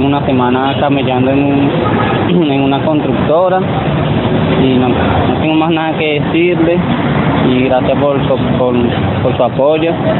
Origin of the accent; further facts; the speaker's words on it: Venezuela; moved away as an adult; now in Colombia; Salí de Venezuela hace 6 meses, duré 5 meses en Cúcuta